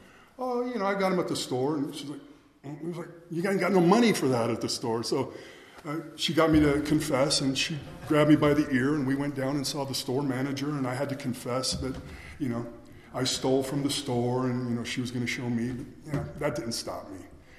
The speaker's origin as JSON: {"language": "English", "town": "Thousand Oaks", "region": "California", "country": "United States", "tie": "born or raised there", "said": "I was born in the Valley. I grew up in Thousand Oaks. I'm not sure you guys know where that is out there."}